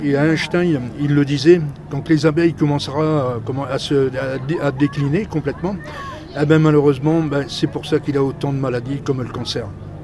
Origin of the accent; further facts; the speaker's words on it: Hauts-de-France, France; chez nous, dans le Nord-Pas-de-Calais, Picardie, quand vous voyez, c'est des champs industriels